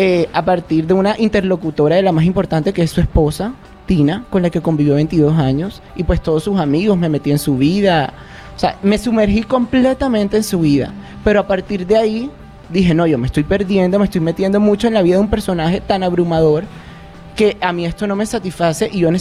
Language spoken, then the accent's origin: Spanish; Barranquilla, Atlántico, Colombia; Yo estudié en Bogotá, soy barranquillero